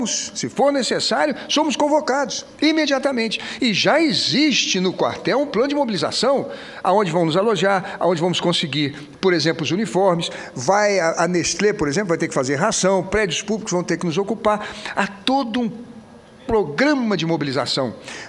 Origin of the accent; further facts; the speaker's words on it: Rio de Janeiro, Brazil; Eu sou do Rio de Janeiro